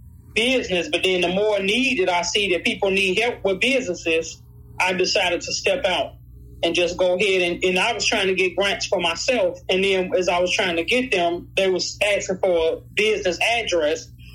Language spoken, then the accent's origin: English; Gary, Indiana, United States; I'm from Gary, Indiana.